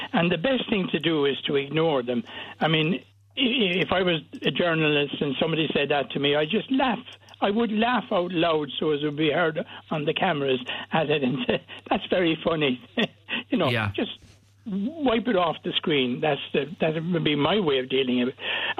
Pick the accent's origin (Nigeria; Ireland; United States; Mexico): Ireland; I think we're always, as Irish people, looking to be acceptable.